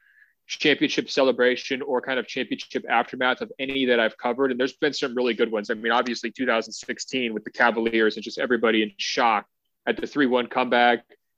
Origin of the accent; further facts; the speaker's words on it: Portland, Oregon, United States; I'm from the Portland area.